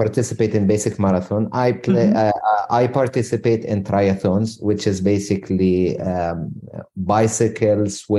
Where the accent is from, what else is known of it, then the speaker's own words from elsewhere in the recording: Jordan; also born or lived in Arabian Gulf; I come from a family that I was raised in Jordan and the Arabian Gulf.